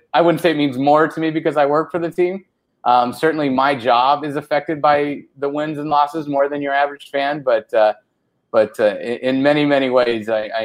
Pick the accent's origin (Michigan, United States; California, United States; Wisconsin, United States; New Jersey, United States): California, United States; And I grew up in Orange County.